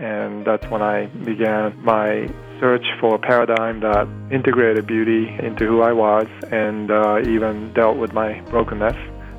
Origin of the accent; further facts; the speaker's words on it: Boston, Massachusetts, United States; also born or lived in Japan; I was born in Boston, but brought up biculturally between Japan and U.S.